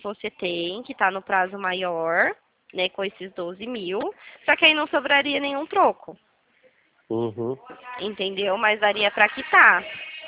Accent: Dracena, São Paulo, Brazil; Eu sou aqui de Dracena, região de Prudente.

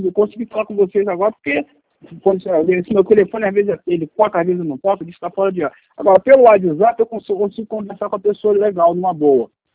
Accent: Rio de Janeiro, Brazil; Eu sou do estado do Rio de Janeiro.

